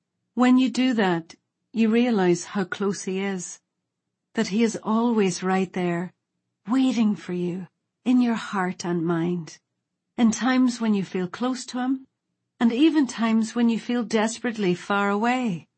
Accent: Ireland; Of course, since I'm an Irish woman, a cup of tea is the solution to everything.

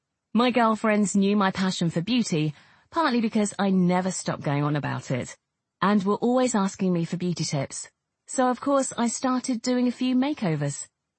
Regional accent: Greece; Since I was a little girl, back in my hometown in Greece, I was interested in fashion.

